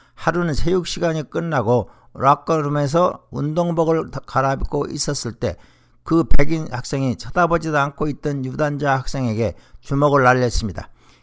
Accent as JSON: {"language": "Korean", "country": "South Korea", "said": "저는 같은 한국인으로서 울분을 참기 어려움을 경험했습니다"}